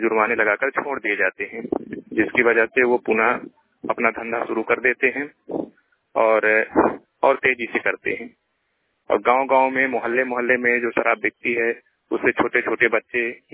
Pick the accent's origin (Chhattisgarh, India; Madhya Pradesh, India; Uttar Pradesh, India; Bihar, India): Madhya Pradesh, India; Suti; मैं ग्राम पंचायत सूती, ग्राम सूती, तहसील देवथर, जिला रीवा का रहने वाला हूं और मैं एक सामान्य कृषक हूं।